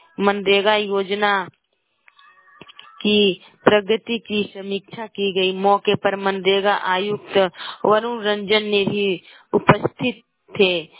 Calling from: Ranchi, Jharkhand, India; स्वास्थ्यवाणी रांची से हूँ।

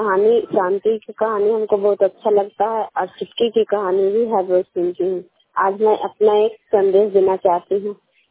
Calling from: Kaila, Bihar, India; मैं कैला गांव नगर नौसा प्रखंड की निवासी हूँ

